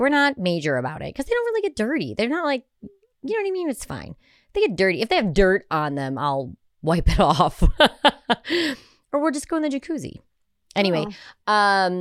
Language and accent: English; Ireland; Because I'm Irish and that would be in her DNA.